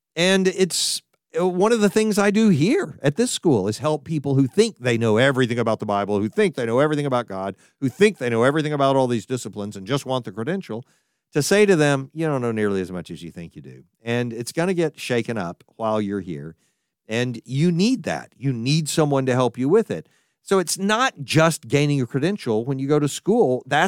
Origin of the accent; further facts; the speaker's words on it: Texas, United States; Now, I'm from Texas, so I can make fun of my own accent and just let it out every once in a while.